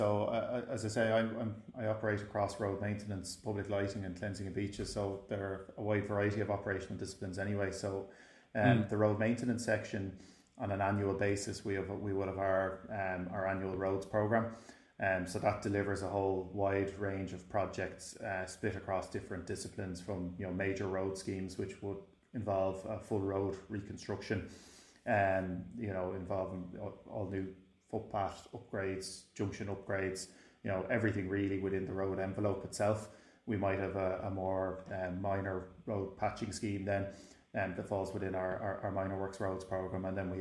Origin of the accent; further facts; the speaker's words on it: Dún Laoghaire, Leinster, Ireland; You know, I'm from the Dunleary area.